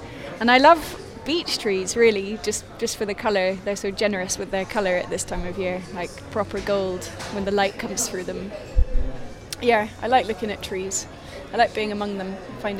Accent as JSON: {"language": "English", "town": "Edinburgh", "region": "Scotland", "country": "United Kingdom", "lives_now": "London, United Kingdom", "said": "I'm from Edinburgh, but I live in London"}